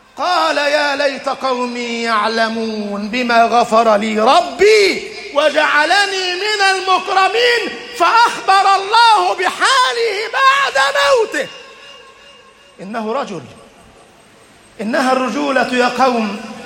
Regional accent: Egypt; اللهم اجعل بلدنا مصر أمنا أمانا، سخاء رخاء

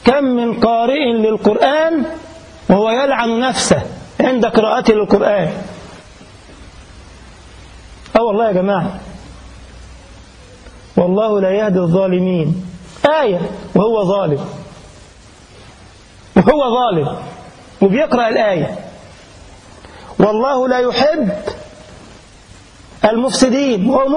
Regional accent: Egypt; وانا اعرف ناس عندنا في بلدنا مصر

